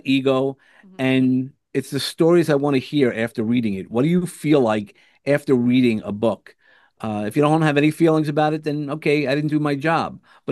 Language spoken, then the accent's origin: English; Brooklyn, New York, United States; Well, I'm from Brooklyn, so